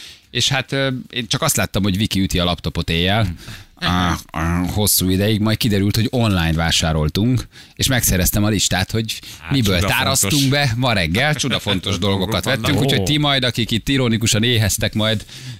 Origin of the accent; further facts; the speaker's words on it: Hungary; Magyarok vagyunk, nem hiszünk az olasz pizzába.